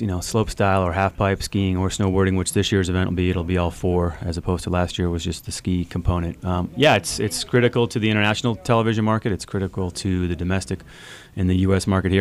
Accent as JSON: {"language": "English", "region": "Massachusetts", "country": "United States", "tie": "born or raised there", "said": "I grew up in Massachusetts, skied a lot in Maine, certainly in Vermont"}